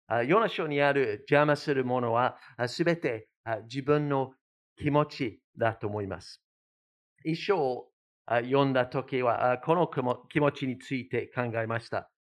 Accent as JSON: {"language": "Japanese", "country": "United Kingdom", "tie": "born or raised there", "second_language": "Japanese", "said": "私のイギリスにあるふるさとの近くに羊がいっぱいいます。"}